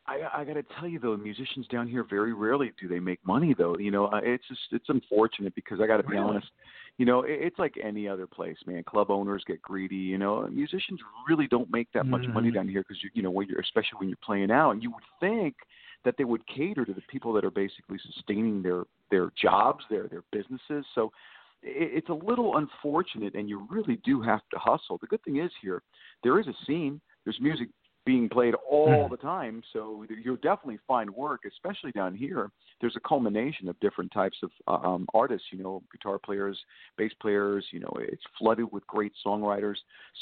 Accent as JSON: {"language": "English", "town": "Elizabeth", "region": "New Jersey", "country": "United States", "tie": "born or raised there", "said": "Actually, I was born in Newark, New Jersey. I was raised in Elizabeth all my life, but I worked in Manhattan all of my life"}